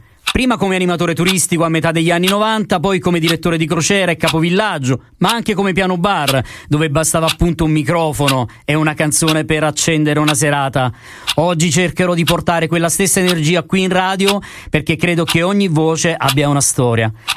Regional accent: Sorrento, Campania, Italy; ho 51 anni, sono originario di Sorrento e da circa 25 anni vivo e lavoro

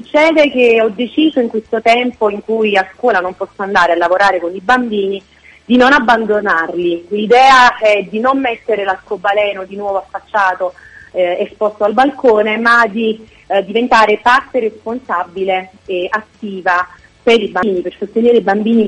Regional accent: Cercola, Campania, Italy; sul mio territorio, Cercola, il mio paese

